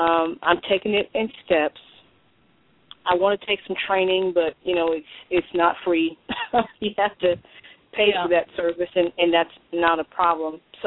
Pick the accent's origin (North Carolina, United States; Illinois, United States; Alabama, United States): North Carolina, United States; North Carolina.